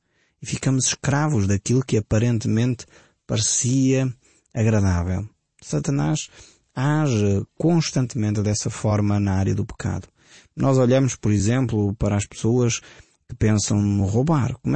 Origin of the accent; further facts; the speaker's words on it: Portugal; na forma como nós, portugueses, pensamos.